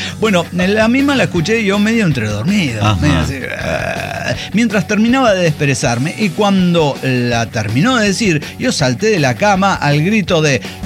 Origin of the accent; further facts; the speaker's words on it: Argentina; Soy un chabón de Argentina, estoy llamando por el concurso.